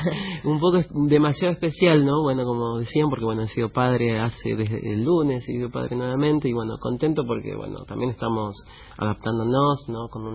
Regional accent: San Salvador de Jujuy, Jujuy, Argentina; also born or lived in La Puna; Yo nací en San Salvador de Jujuy. Mi madre es de La Puna, ¿no? De Abrapampa. Y bueno, mi padre de Humahuaca. Humahuaqueño y bueno, de chico me crié también en La Puna, ¿no? Con mi abuela

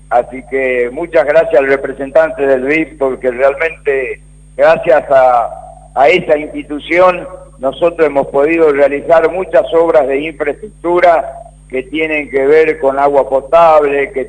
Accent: Tucumán, Argentina; como tucumanos

